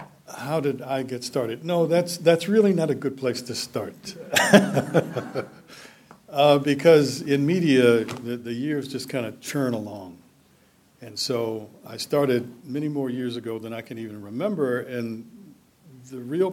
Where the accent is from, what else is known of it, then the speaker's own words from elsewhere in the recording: Washington, District of Columbia, United States; all of the other folks around my hometown of Washington, D.C.